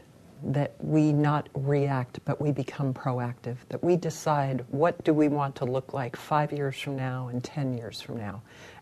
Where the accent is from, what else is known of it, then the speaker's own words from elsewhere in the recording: New York City, New York, United States; I'm from New York City where there was no open space but one Central Park.